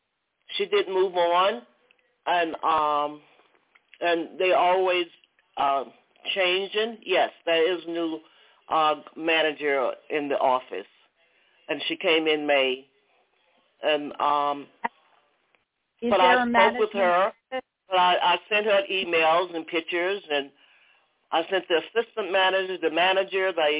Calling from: Atlanta, Georgia, United States; I'm calling from Georgia, Atlanta.

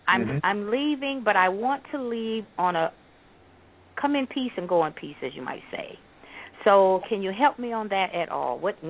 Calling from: Michigan, United States; I'm calling from Michigan.

